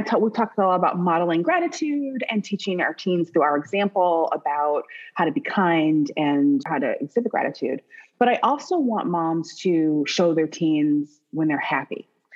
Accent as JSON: {"language": "English", "region": "Midwest", "country": "United States", "tie": "born or raised there", "said": "I grew up in the Midwest and it was always such a pretty time"}